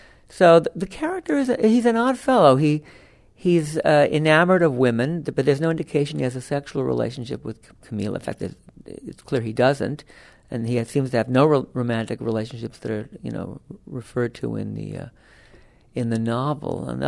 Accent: Los Angeles, California, United States; I grew up in Los Angeles, and there was a radio program called Broadway Showtime.

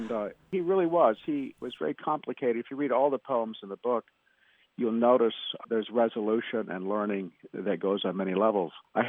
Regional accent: California, United States; I'm from California.

